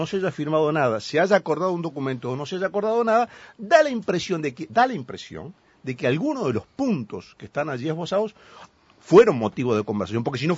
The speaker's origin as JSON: {"language": "Spanish", "country": "Uruguay", "said": "a mí, como uruguayo, como ciudadano"}